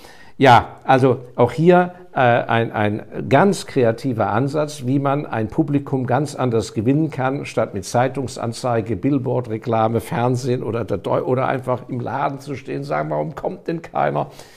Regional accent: Germany; ich bin Deutscher

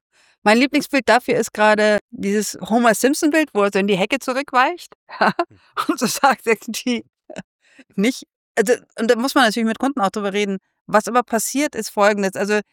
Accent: Germany; vielleicht bin ich da jetzt auch so ein bisschen als Deutsche noch so beeindruckt

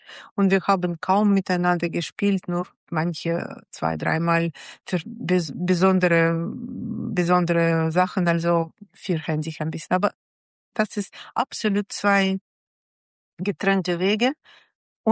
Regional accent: Russia; jetzt zum Beispiel meine Heimat, Russland, kann ich jetzt nicht besuchen.

